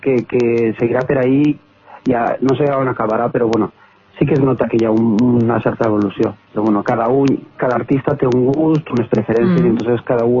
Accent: Benicarló, Valencian Community, Spain; Clar, és que justament és el meu poble i la veritat és que era com un plus afegit el guanyar aquí.

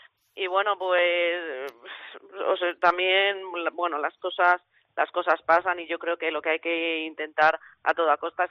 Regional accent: Cáceres, Extremadura, Spain; Yo soy de Cáceres y aquí tenemos muchas procesiones y hay mucho cable aéreo

